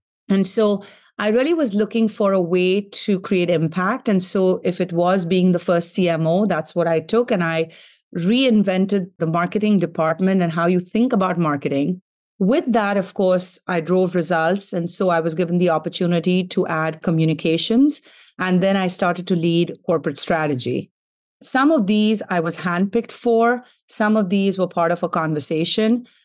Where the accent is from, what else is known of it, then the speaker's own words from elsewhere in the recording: Mumbai, Maharashtra, India; moved away as an adult; I was born and raised in Mumbai, India. And I took my first international flight to Boston to study